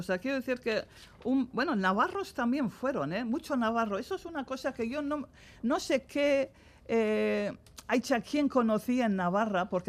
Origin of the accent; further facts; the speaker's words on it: Ingham, Queensland, Australia; Sí, yo soy de Ingham, sí.